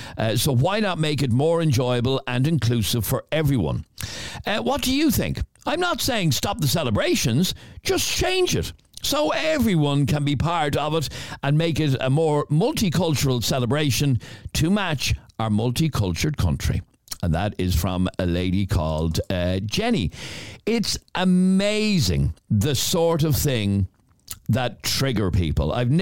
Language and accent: English; Ireland; I'm an Irish woman married to a Muslim man with two children who are being raised Muslim.